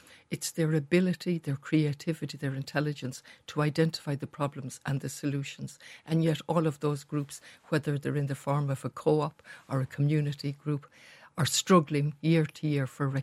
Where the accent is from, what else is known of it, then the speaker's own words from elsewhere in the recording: Ireland; And we come from a country that was colonised. We come from the Good Friday Agreement in 1998.